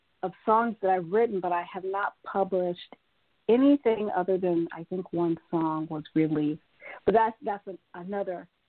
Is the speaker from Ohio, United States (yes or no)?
yes; Akron, Ohio, United States; so I'm from Akron, Ohio, and I started my undergrad in Akron